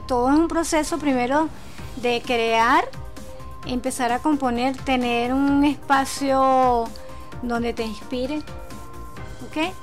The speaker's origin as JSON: {"language": "Spanish", "country": "Venezuela", "said": "nos preocupa a nosotros como venezolanos, pues, dentro de todo lo que nos rodea"}